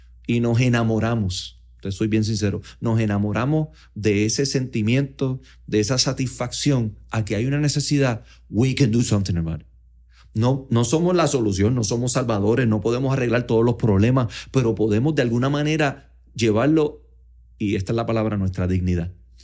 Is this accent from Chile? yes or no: no; Ponce, Puerto Rico; adoptado porque me crié en Ponce. Así que mi papá es de Yauco, mi mamá es de Maunabo, de esa área. Después la familia de mami se mudó a Carolina, Country Club, Parque Ecuestre, Cambute, toda esa área. Pero de verdad me siento más del sur y amo el sur de Puerto Rico.